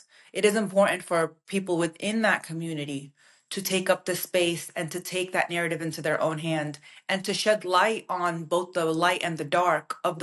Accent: Brooklyn, New York, United States; my identity as a daughter of immigrants growing up in Brooklyn, New York, really shaped the way that I view the world

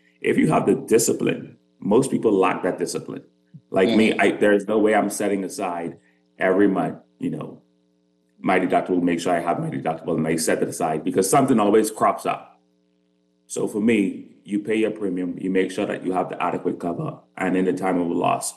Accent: Grand Bahama, Bahamas; I'm originally from Grand Bahama.

